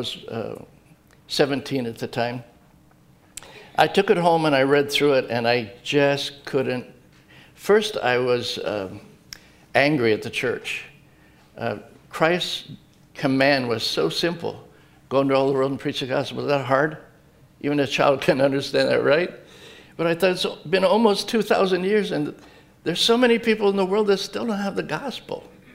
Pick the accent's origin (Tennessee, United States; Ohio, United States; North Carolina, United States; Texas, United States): Ohio, United States; Akron; I'm from Akron. I lived here till I was 16 in Ellet.